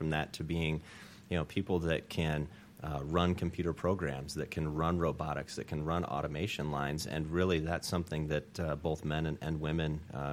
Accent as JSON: {"language": "English", "town": "Cedar Rapids", "region": "Iowa", "country": "United States", "tie": "born or raised there", "lives_now": "Des Moines, United States", "said": "And when I was growing up in Cedar Rapids on the east side of the state, we called it Des Moines, and nobody wanted to go there."}